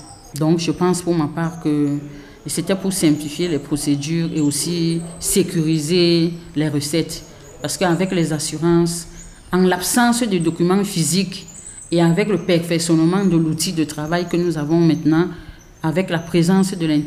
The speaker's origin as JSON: {"language": "French", "country": "Cameroon", "said": "Donc, nous sommes des Camerounais, nous sommes des structures nationales"}